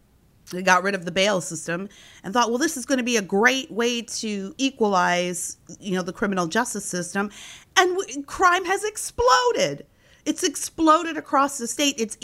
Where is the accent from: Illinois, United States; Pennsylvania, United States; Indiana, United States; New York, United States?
Indiana, United States; Gary; we came from Gary, Indiana, where like the police blotter is like five people murdered last night.